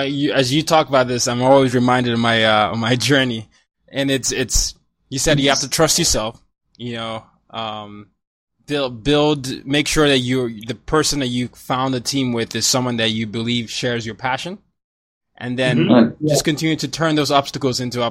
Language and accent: English; Nigeria; I'm Nigerian. I have to say soccer here, but I say football.